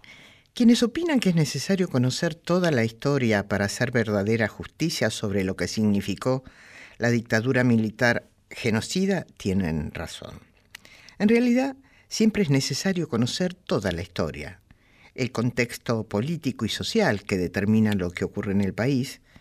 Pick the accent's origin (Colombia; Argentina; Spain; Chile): Argentina; como argentino contemporáneo